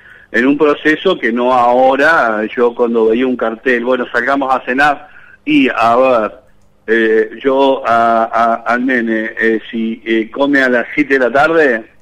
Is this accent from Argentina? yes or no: yes; Pilar, Buenos Aires Province, Argentina; acá en mi pueblo, en Pilar, también